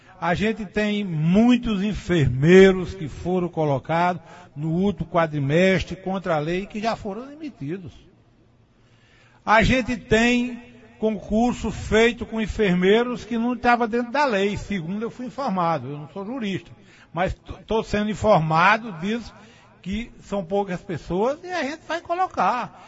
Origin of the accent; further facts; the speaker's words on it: São José do Egito, Pernambuco, Brazil; Bom dia, ouvintes da Pajéu. E bom dia, ouvintes de minha terra, São José do Egito.